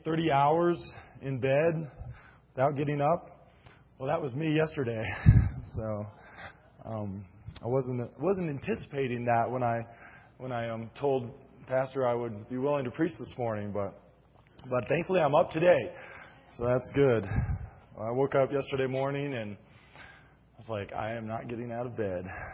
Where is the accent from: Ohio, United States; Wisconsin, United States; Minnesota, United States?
Ohio, United States; Cedarville; I grew up in Cedarville, Ohio. We used to call it Cedarville Power and Light.